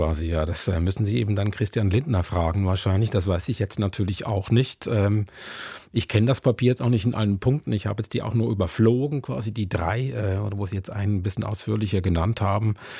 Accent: Switzerland; Ich bin Schweizer

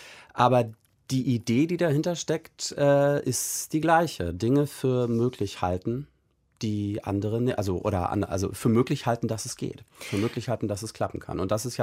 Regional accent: Germany; dass ich als Deutscher Litauisch konnte

